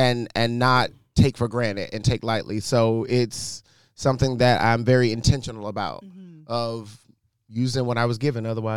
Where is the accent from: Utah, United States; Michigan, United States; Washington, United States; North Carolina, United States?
North Carolina, United States; now in New York, United States; I grew up in North Carolina. My dad was a pastor, a missionary Baptist. I needed any reason to get out of North Carolina. And so I moved to New York to study theater.